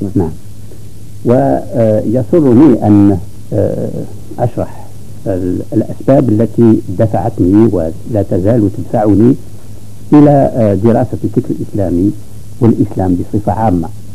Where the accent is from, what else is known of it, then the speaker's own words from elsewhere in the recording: Algeria; moved away as an adult; ثم عندما انتقلت من الجزائر إلى باريس لأواصل دروسي